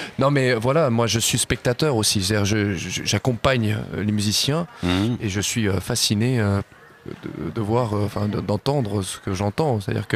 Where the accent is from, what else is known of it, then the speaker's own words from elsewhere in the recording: Spain; Moi, je peux en parler en plus parce que je suis espagnol. Je suis espagnol.